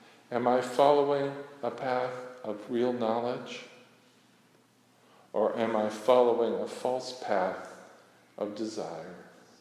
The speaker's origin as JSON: {"language": "English", "town": "Las Vegas", "region": "Nevada", "country": "United States", "tie": "born or raised there", "said": "You know, I grew up in Las Vegas, so, you know, that..."}